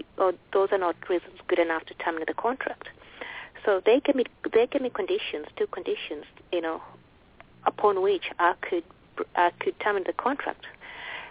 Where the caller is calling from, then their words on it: England, United Kingdom; I'm calling from England.